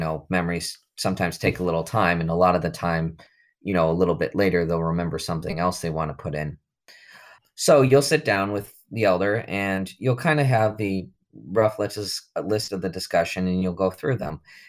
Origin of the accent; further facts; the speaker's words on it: Bowbells, North Dakota, United States; I'm from Bow Bells, North Dakota, and from German with a little Norwegian ancestry, from pig hocks and sauerkraut.